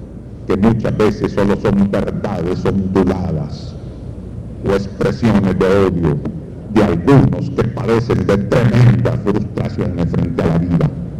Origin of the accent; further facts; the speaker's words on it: Honduras; Es el hecho de que somos hondureños, que es un título alto